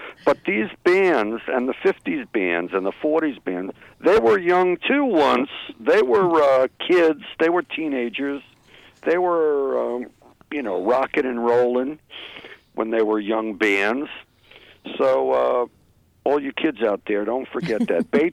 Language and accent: English; New York, United States; I was born and raised in New York. And when I was 8 years old … were on Ed Sullivan.